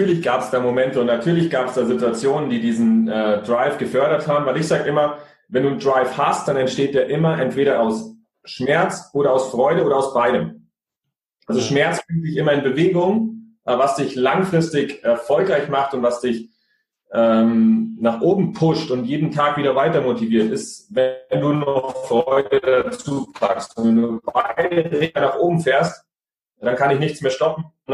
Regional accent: Niederviehbach, Bavaria, Germany; Wir sind auf dem Land aufgewachsen, Niederviehbach, ein kleines Dorf, in einem großen Forsthaus.

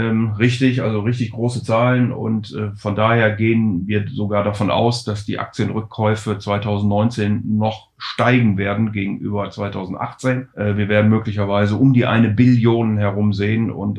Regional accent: Rhineland, Germany; Also ich bin ja Rheinländer und von daher natürlich per se schon mal sozusagen mit Geburt Optimist.

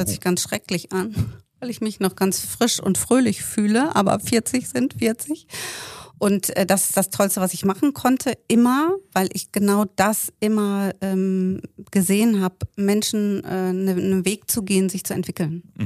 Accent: Hamm, North Rhine-Westphalia, Germany; born there; also born or lived in Bielefeld / Soest / Münster; now in Papenburg, Germany; Ich bin geboren in Hamm, habe dann in Bielefeld gelebt, habe dann mit meinen Eltern in Soest gelebt und bin dann nach Münster gegangen und dann mit meinem Vater nach Papenburg

